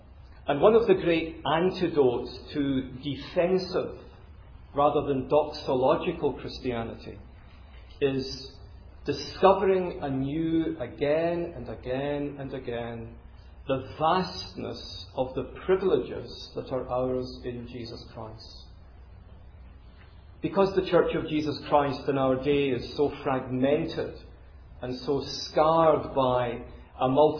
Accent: Glasgow, Scotland, United Kingdom; accent: educated Glasgow; Well, my accent's not Chinese. It's educated Glasgow, if you're interested. And educated Glaswegians speak like this.

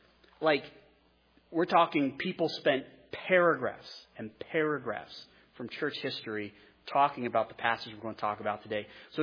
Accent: United States; As an American, we don't have kings.

